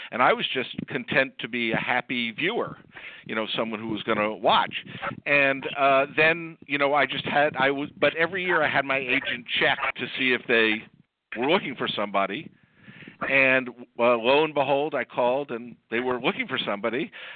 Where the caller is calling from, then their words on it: Los Angeles, California, United States; I'm calling from Los Angeles.